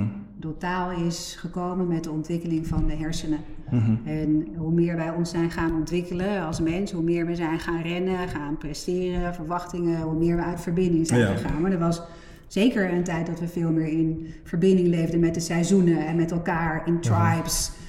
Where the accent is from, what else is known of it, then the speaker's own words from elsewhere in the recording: Nuenen, North Brabant, Netherlands; also born or lived in Vianen; Ik ben in Vianen geboren en ik ben in Nuenen bij Eindhoven opgegroeid.